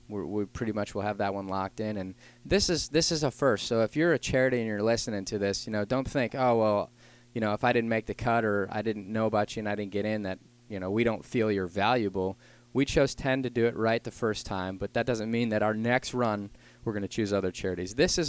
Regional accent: Detroit, Michigan, United States; background is growing up in Detroit, Michigan, complete failure in school and just couldn't really figure out what my direction looked like.

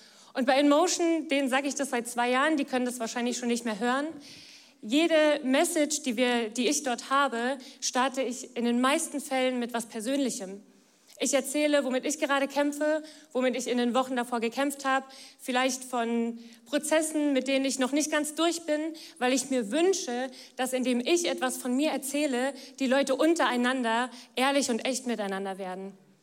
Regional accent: Rhineland-Palatinate, Germany; Ich komme eigentlich gar nicht aus dieser Region. Ich komme eigentlich aus Rheinland-Pfalz, aus dem Westerwald.

